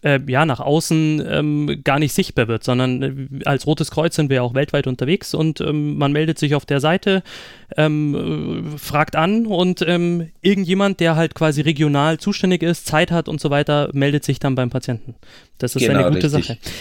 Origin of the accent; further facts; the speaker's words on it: Munich, Bavaria, Germany; Könnte ich als Münchner euer Angebot auch in Anspruch nehmen